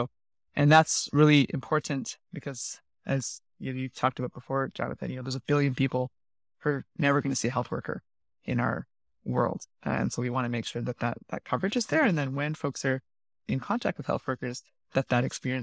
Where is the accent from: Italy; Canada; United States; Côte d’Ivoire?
Canada; moved away as an adult; I grew up in Canada where health was a right. And then suddenly, at 18 years old, I found myself living in a country unnamed, but right next door